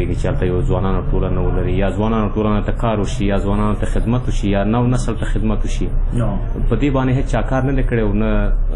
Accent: Nuristan, Afghanistan; زموږ په نورستان کې د ځو

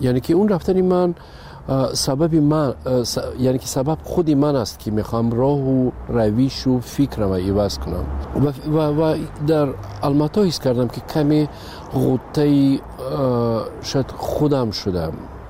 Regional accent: Tajikistan; پیش از همه تاجیکستان وطن است. بله، این خانه ای من است و مادرم اینجاست، فرزندام اینجاست.

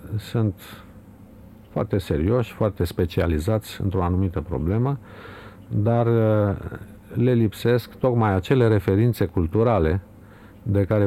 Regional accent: Romania; pentru că suntem români

